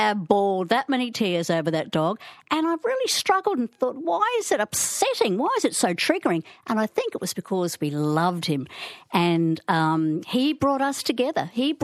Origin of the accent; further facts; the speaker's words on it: Rockhampton, Queensland, Australia; Well, I'm from Rocky, right? … in Rockhampton.